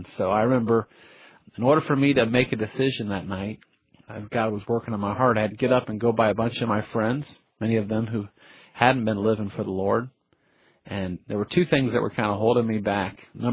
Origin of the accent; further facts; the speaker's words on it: Miami, Florida, United States; I grew up in Miami, Florida, and every Sunday, my mom and dad were very faithful to pack my siblings and myself up in the car and take us to church